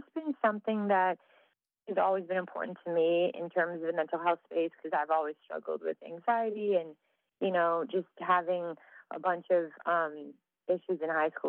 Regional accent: Calgary, Alberta, Canada; I'm from Calgary, Canadian.

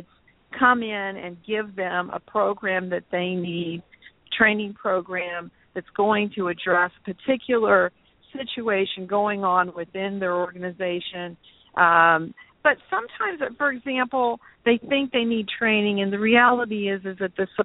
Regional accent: Miami, Florida, United States; I'm originally from Miami, Florida.

